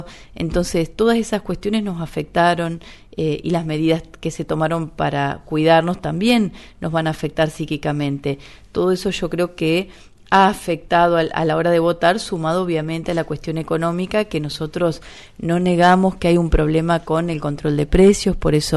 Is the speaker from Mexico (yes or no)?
no; General Campos, Entre Ríos, Argentina; de General Campos, que es mi pueblo